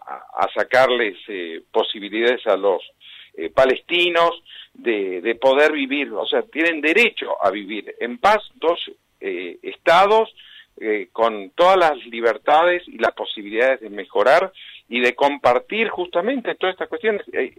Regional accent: Argentina; esto lo digo como argentino

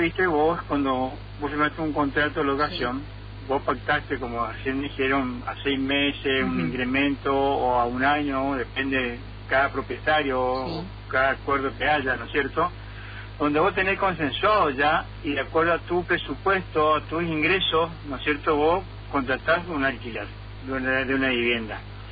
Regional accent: Argentina; como un argentino más

